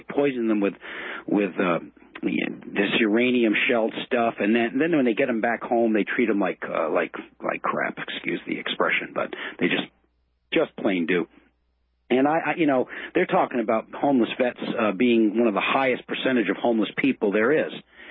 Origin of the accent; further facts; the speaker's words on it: New England, United States; now in France; I'm a patriot and I'm from New England. And that might give you a hint on what I'm going to tell you. Being a patriot from New England and watching the Super Bowl last night in my solitude here in France